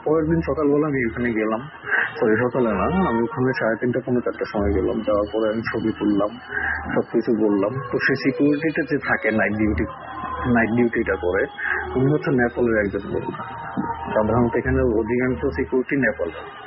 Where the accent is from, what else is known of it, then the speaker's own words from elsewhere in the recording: Bangladesh; মই বলা হয় আমাদের বাংলাদেশে আঞ্চলিক ভাষায়